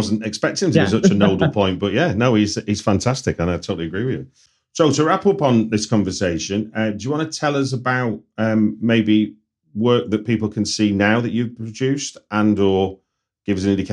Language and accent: English; Manchester, North West England, United Kingdom; I grew up in North Manchester, you know, there was plenty not to do, that's for sure.